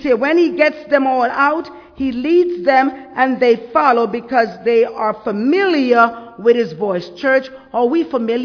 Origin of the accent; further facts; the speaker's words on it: Jamaica; I'm from Jamaica. Everybody was going to church when I grew up.